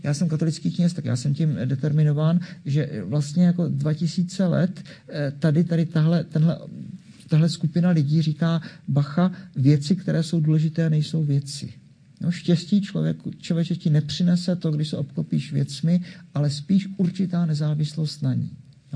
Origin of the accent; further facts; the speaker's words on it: Brno, South Moravian Region, Czechia; Já mám výhodu, že už jsem starý. A já jsem z Brna, ne, tak jsem. Pamatuju 80. léta, kdy jsme byli gymnazisti